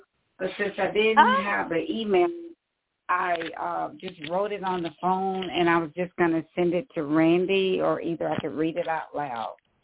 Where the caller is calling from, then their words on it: Texas, United States; from Texas.